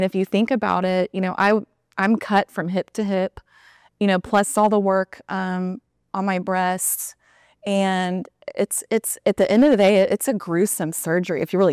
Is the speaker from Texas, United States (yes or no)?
yes; Texas, United States; I'm from Texas. I'm a Texas girl.